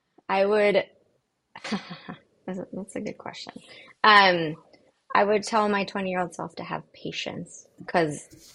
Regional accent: Colorado, United States; now in Dallas, United States; I'm kind of the non-typical Dallas gal, though I'm from Colorado.

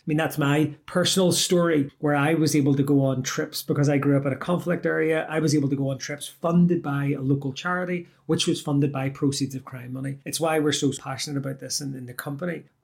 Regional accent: Ireland; I've seen this in a very small version growing up in Ireland

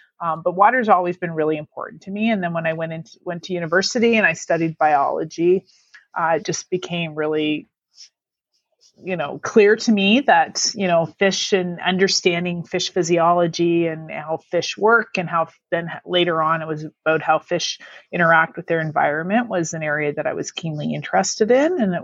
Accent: Nova Scotia, Canada; I grew up actually in Nova Scotia, so on the Bay of Fundy by the water.

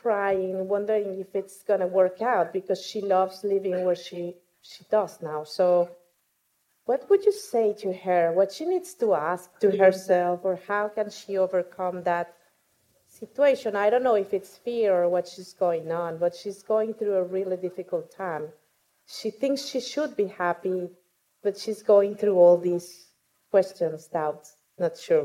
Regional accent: Mexico; from Mexico.

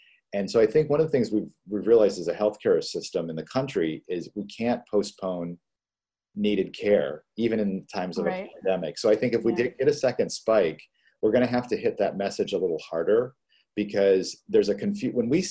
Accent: California, United States; I came from Southern California

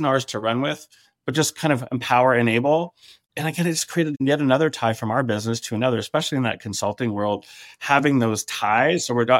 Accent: Canada; That really hurts as a Canadian.

